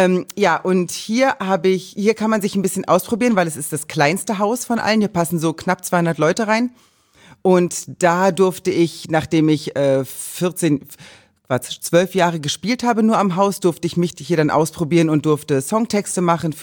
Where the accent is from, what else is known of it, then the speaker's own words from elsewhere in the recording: Thuringia, Germany; Nein, ich komme nicht aus Polen. Meine Großeltern kommen aus Polen und dann, ich komme aus Thüringen. Ursprünglich.